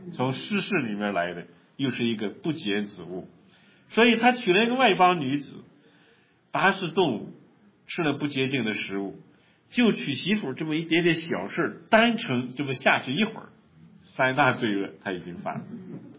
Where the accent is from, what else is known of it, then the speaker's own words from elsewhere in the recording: China; 我发现我们中国人在狮子园最近发生好多故事，对吧？